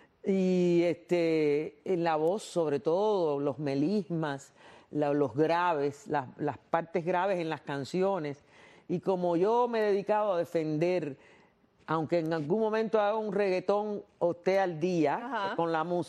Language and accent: Spanish; Cuba; como buena cubana.